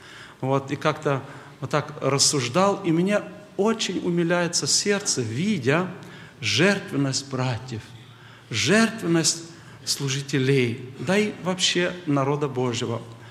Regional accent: Siberia, Russia; Если в Москве потепление, жди 3 дня, а я из Сибири.

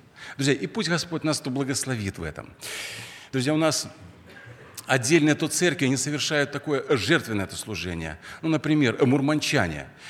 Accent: Belarus; now in Russia; Я сам с Белоруссии. И я люблю ту Беларусь.

